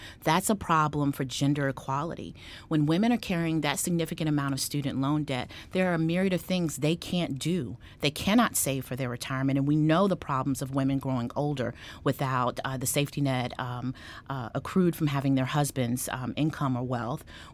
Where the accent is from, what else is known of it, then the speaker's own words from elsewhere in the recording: the South, United States; As my mother would say, you know, again, we're from the South, and that's going to matter here in a moment.